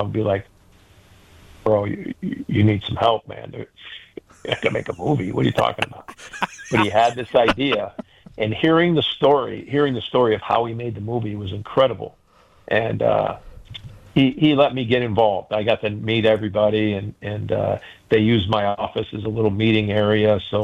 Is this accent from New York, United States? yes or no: yes; Syracuse, New York, United States; I was a young kid growing up in Syracuse, New York, 8 and 9, 10 years old, and I had the South Bend Tribune delivered to my home every day.